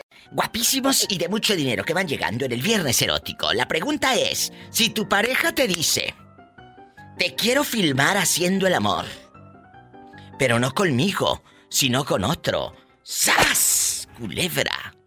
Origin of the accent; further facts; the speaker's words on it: Matamoros, Tamaulipas, Mexico; y yo soy de Matamoros. Entonces, muy cerca